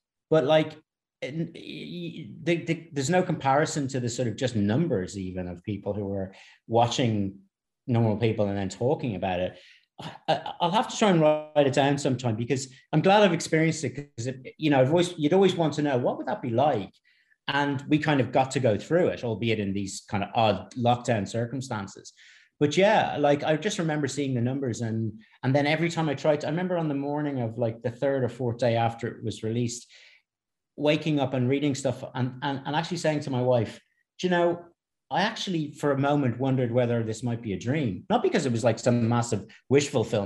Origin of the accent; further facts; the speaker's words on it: Ireland; growing up in Ireland